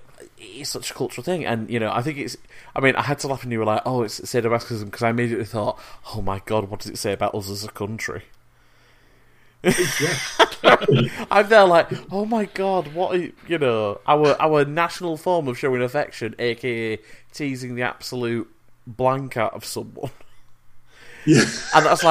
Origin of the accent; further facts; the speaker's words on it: United Kingdom; as a Brit